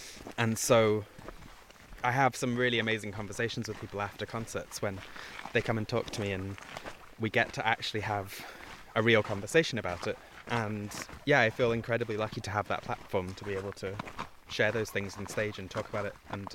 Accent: Scotland, United Kingdom; And growing up on the West Coast, on the Isle of Skye, I didn't have the words for it.

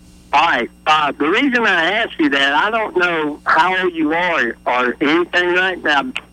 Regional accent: Mobile, Alabama, United States; when I was in, I grew up in Mobile, and I had to get transferred

